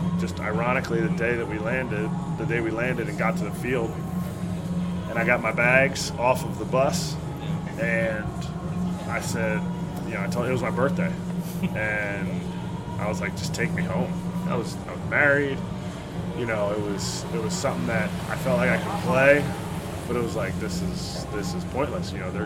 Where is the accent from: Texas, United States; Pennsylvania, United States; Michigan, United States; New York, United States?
Pennsylvania, United States; Philadelphia; I was playing in Philly, and I'm from Philly